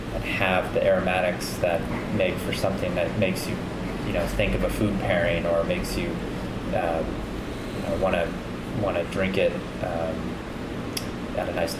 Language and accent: English; Kansas City, Missouri, United States; You know, again, I'm from Kansas City originally